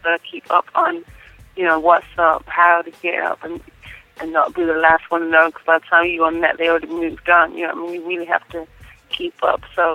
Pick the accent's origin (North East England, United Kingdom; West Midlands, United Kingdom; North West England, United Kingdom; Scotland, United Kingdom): West Midlands, United Kingdom; Birmingham; also born or lived in London; now in Atlanta, United States; being born and raised in Birmingham, England, moving to London, then coming to Atlanta, even just within those, you know, moves in terms of place and addresses